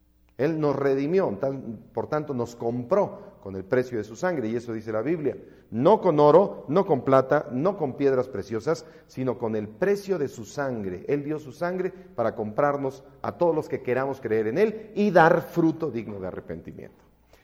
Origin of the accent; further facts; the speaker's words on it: Mexico; born there; Nosotros habitamos en México. Somos conocidos como mexicanos en el mundo. Entonces es por nuestras tierras. Nosotros nacimos en México